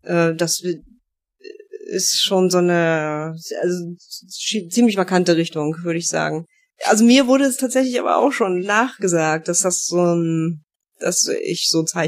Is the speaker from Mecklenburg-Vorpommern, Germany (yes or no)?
yes; Mecklenburg-Vorpommern, Germany; also born or lived in Thuringia; Also ich bin in Thüringen geboren, in Mecklenburg aufgewachsen.